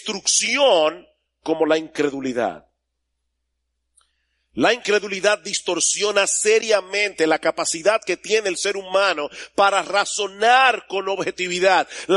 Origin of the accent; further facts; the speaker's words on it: San Juan de la Maguana, San Juan, Dominican Republic; Yo recuerdo cuando era niño y vivía en San Juan de la Maguana, que todo el mundo era tío tuyo.